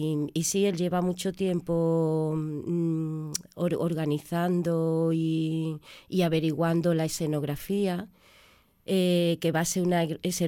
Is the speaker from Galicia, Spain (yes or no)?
no; Andalusia, Spain; accent: Andalusian; Y bueno, tú sabes, yo defiendo mucho el andaluz. Yo soy actriz andaluza. Y a no ser que me pidan otra cosa, lo que yo voy a hablar siempre es mi andaluz.